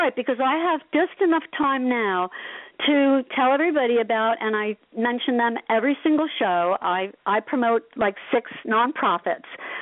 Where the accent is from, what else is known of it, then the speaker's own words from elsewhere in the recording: Asbury Park, New Jersey, United States; you know, growing up in Asbury. You had that Asbury Park attitude, you know.